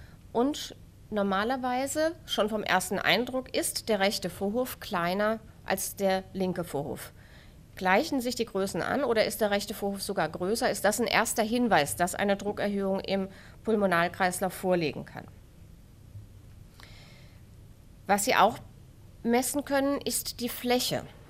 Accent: Germany; moved away as an adult; now in Vienna, Austria; Ich gehöre in diesem Dachkonzept zu den Migranten in Österreich. Ich komme aus Deutschland und arbeite als Leiterin im Kinderherzzentrum in Wien.

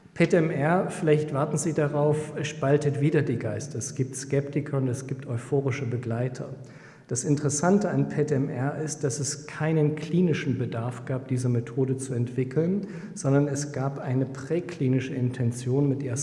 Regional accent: East Germany, Germany; das sehe ich sogar als Ostdeutscher

